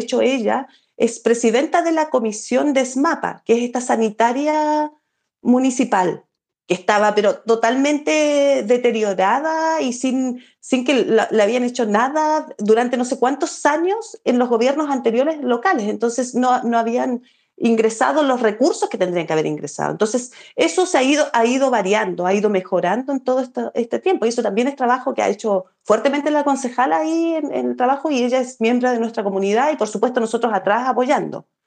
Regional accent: Chile; salimos a las calles para tratar de que tuviéramos ese derecho como chilenos

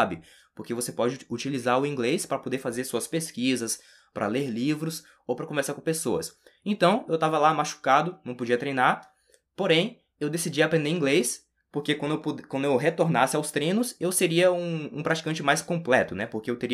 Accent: Rio de Janeiro, Brazil; also born or lived in Bahia; Atualmente eu moro no Rio de Janeiro, mas antes eu morava na Bahia. Eu não sou baiano, eu sou carioca. Acontece que eu nasci no Rio de Janeiro, fui morar na Bahia, morei lá durante 8 anos e depois voltei para o Rio de Janeiro de novo.

